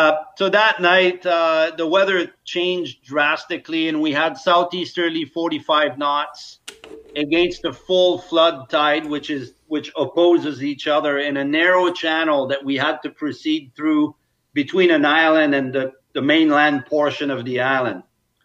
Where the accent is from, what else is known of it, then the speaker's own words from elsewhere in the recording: Quebec, Canada; I used to vacate on the East Coast. I'm from Quebec, so I spent a lot of time in PEI and Maine.